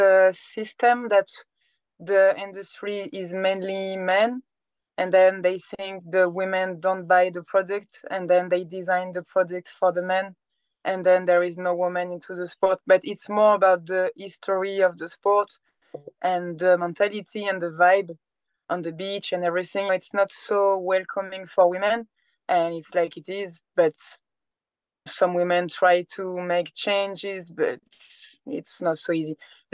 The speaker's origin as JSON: {"language": "English", "region": "Provence-Alpes-Côte d'Azur", "country": "France", "tie": "born or raised there", "second_language": "English", "said": "I was born in Marseille, in the south of France. Then I grew up in Liban, a very small city, in the beginning of the Alps. So I was an hour and a half away from the coast, from the Mediterranean Sea."}